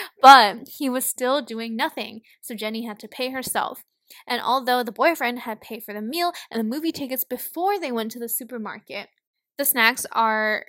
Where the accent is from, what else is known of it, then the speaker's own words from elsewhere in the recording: Hong Kong; So technically, we are both Kong girls because we're from Hong Kong and we're girls.